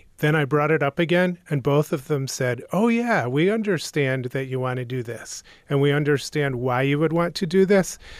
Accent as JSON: {"language": "English", "town": "Albany", "region": "New York", "country": "United States", "tie": "born there", "said": "I was born in Albany, New York."}